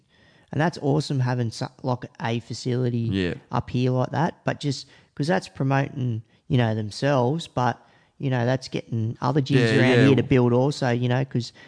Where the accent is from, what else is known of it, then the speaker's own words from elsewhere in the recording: Wyong, New South Wales, Australia; Well, I grew up in Wyong